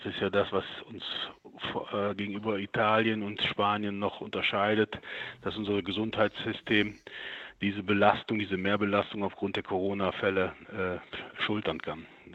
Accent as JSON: {"language": "German", "region": "North Rhine-Westphalia", "country": "Germany", "said": "wir sind Rheinländer"}